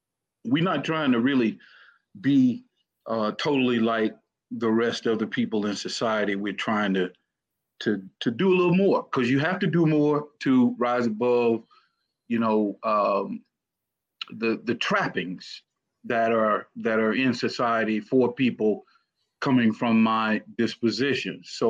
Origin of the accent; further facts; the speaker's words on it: Cleveland, Mississippi, United States; Well, I'm from Cleveland, Mississippi, place down in the Delta, as they call it, you know.